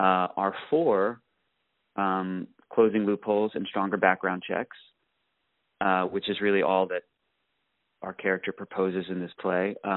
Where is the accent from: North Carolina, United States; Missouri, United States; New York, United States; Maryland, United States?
Maryland, United States; Columbia; I'm from Columbia, Maryland, which is a sort of a small little suburb between Baltimore and D.C. I grew up there